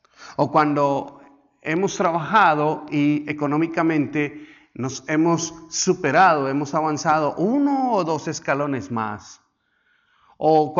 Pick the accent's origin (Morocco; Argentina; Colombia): Colombia; now in United States; yo mismo soy colombiano. Pero cuando yo llegué acá a los Estados Unidos